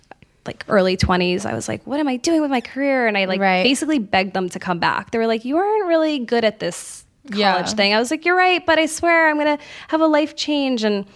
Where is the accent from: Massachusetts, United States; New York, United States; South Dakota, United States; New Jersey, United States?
New York, United States; Queens; I moved to the city when I'm from Queens originally. I moved to the city when I was 17 and I just got into trouble.